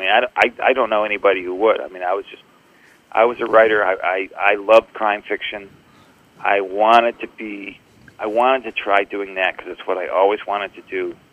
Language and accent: English; Michigan, United States; knowing the Upper Peninsula as I do, growing up in Michigan